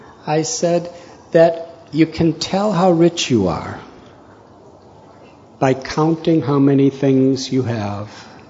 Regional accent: Chicago, Illinois, United States; When I was just a young boy growing up in Chicago area, a particular story that I used to hear really made me think

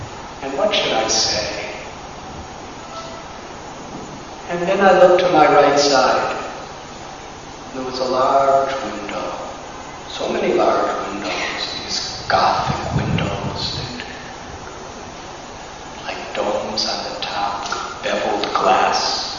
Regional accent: United States; When I was growing up in America, I was quite popular in my social circles, but very shy.

